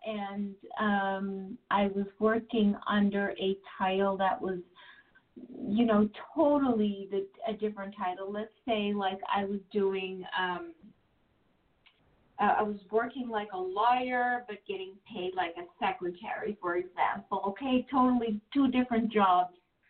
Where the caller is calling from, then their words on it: New Jersey, United States; New Jersey.